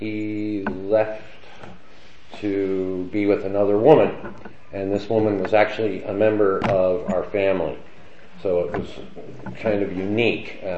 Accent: California, United States; Real quick, my story. I grew up in Orange County.

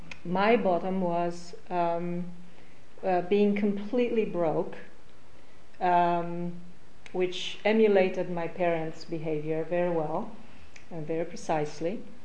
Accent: Poland; born there; English is a second language; I was born in Poland in 1964 to parents that struggled in their 20s through the World War II.

